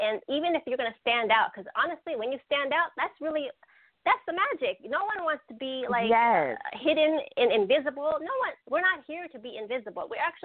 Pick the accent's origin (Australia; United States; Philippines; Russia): Philippines; I went back to the Philippines. I'm Filipino.